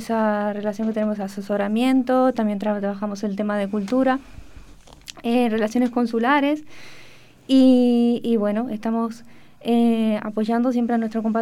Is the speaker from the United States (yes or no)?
no; Uruguay; now in Tenerife, Spain; soy de Uruguay.